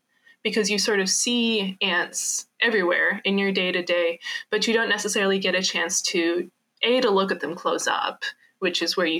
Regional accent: Alberta, Canada; I grew up in Alberta, of course.

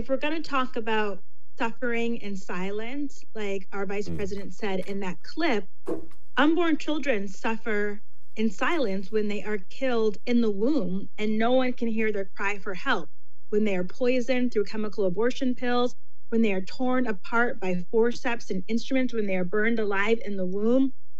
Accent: Connecticut, United States; I'm from Connecticut, so it's a very progressive pro-abortion state.

